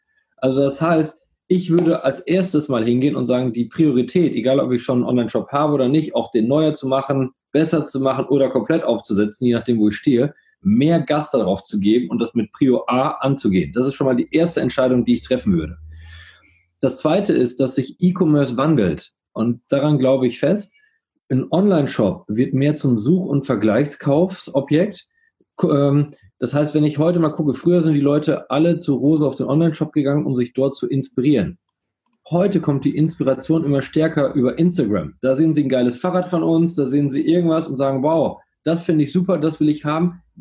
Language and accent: German; Coesfeld, North Rhine-Westphalia, Germany; Ab jetzt, auch für kleine Städte wie, ich komme ja aus Coesfeld, kannst du auch da wohnen bleiben